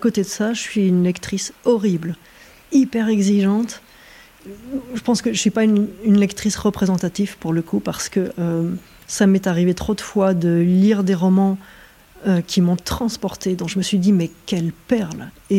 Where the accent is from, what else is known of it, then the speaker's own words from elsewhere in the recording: Bourgogne-Franche-Comté, France; rentrer chez moi. Chez moi dans le Morvan, mais chez moi en chair.